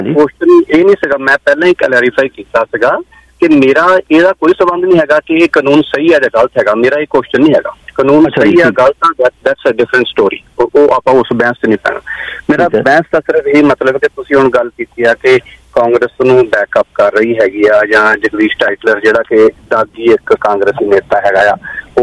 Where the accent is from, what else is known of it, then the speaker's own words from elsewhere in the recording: Canada; ਮੈਂ ਕੈਨੇਡੀਅਨ ਹੈਗਾ and proud Canadian ਹੈਗਾ